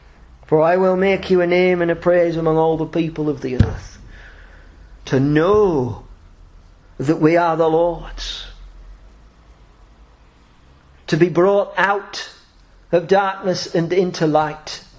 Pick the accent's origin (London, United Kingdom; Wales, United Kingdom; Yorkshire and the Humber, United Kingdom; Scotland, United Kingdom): Yorkshire and the Humber, United Kingdom; moved away; I came from Yorkshire here to unite with you here because I hold dear the same truths.